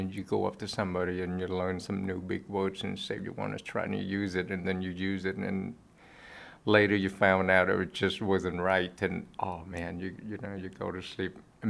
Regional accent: Cambodia; English is a second language; I knew a few words of French when I was growing up in Cambodia.

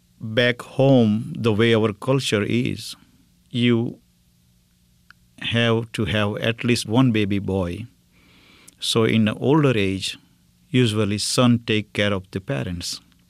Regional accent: Syadla, India; About myself, I am from India, small town called Syadla, S-Y-A-D-L-A. My parents were farmers.

